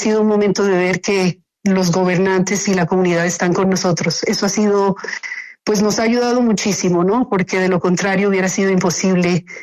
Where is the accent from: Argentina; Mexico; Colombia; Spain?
Colombia; Pasto, Nariño; moved away as an adult; yo soy pastusa. Yo nací en Pasto y crecí en Pasto. Sí, salí de Pasto a los 23 años.